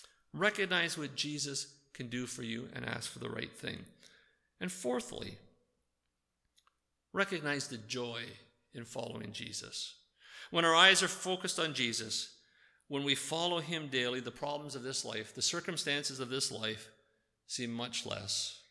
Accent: Toronto, Ontario, Canada; I grew up playing hockey in the Toronto area. Yes, I'm still a Leafs fan.

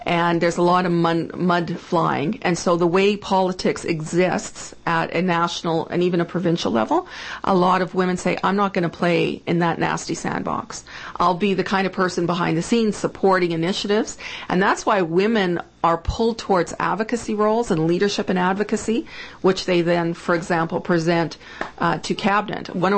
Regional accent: Canada; As a Canadian woman, that is sad. That bothers me. And I think it should bother every Canadian.

